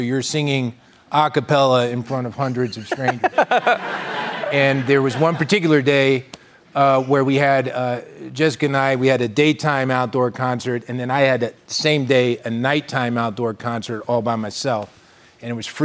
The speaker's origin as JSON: {"language": "English", "region": "Kentucky", "country": "United States", "tie": "born or raised there", "said": "Yeah, I mean, I grew up in Kentucky, so... thank you. It's just below the Mason-Dixon line."}